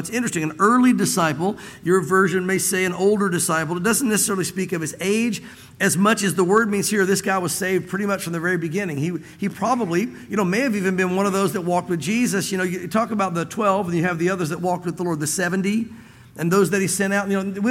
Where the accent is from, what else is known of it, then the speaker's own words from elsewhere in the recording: the South, United States; because of growing up in the South and seeing such a lack of the teaching of the Word of God in the church